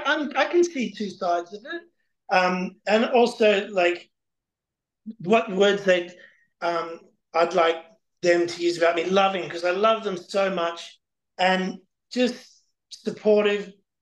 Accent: Brisbane, Queensland, Australia; born there; I was born in Brisbane, and there's a beach about an hour and a half away called Caloundra. So probably there, probably near where I was born

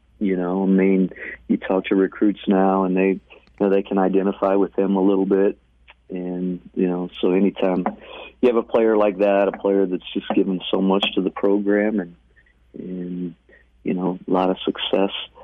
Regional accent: Colby, Kansas, United States; Mark, I'm from Colby, Kansas, so...

